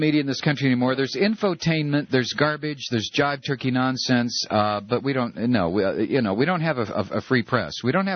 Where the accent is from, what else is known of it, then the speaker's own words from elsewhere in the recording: United States; I don't consider myself an innocent American. I'm American.